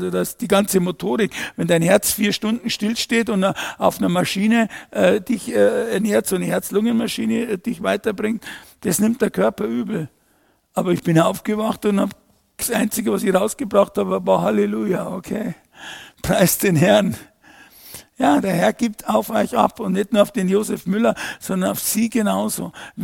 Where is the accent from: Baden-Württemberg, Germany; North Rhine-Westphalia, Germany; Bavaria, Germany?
Bavaria, Germany; Heute bin ich zurück zu dem, wo ich aufgewachsen bin, in einem gut bürgerlichen Elternhaus in der Nähe von München.